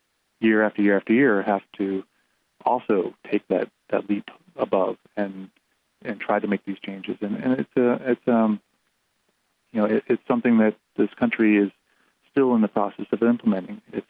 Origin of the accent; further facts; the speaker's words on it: United States; now in Albania; And I'm an American Department of Justice lawyer in Albania.